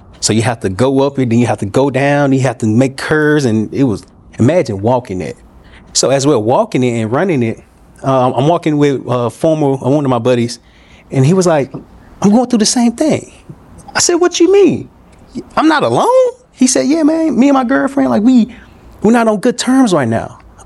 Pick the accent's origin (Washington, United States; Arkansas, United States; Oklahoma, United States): Arkansas, United States; Little Rock; So your culture is built off of your story. I'm from Little Rock, Arkansas